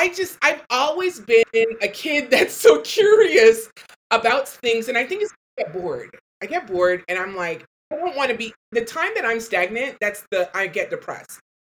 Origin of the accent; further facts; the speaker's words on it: Toronto, Ontario, Canada; also born or lived in Chicago; now in Florida, United States; I'm in Florida. I spent 10 years. I know, right? I spent 10 years in Chicago, but I was raised in Toronto.